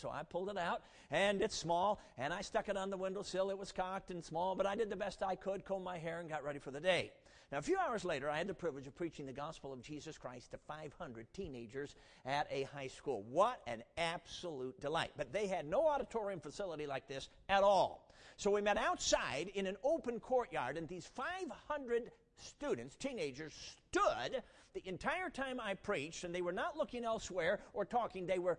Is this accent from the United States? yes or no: yes; Michigan, United States; I'm from Michigan. Up there we have earth basements sometimes. They call it a Michigan basement.